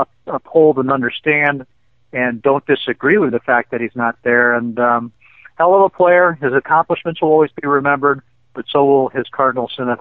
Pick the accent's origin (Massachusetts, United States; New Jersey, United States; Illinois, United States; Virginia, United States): Massachusetts, United States; Boston; But Cheers was a big one as sitcoms go because I grew up in Boston and it had a sports theme.